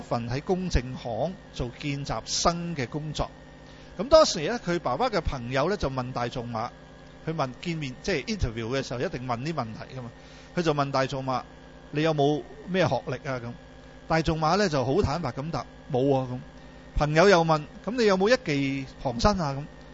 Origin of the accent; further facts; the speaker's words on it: China; 我们中国人都说嘛，天生我才咩必有用